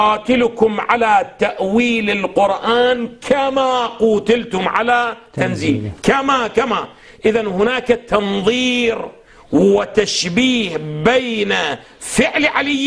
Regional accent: Iraq; عندنا في العراق الآن

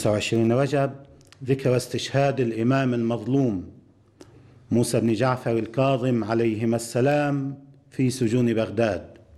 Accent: Lebanon; على طرفي الجبهة، عندنا في لبنان، في فلسطين، في أمتنا، وعند عدونا

